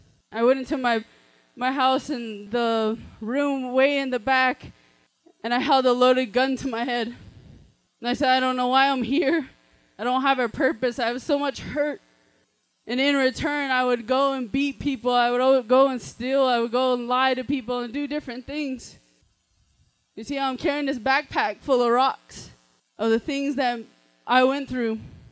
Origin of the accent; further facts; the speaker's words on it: Arizona, United States; I'm full Navajo and I'm from Arizona. And I grew up in a single parent home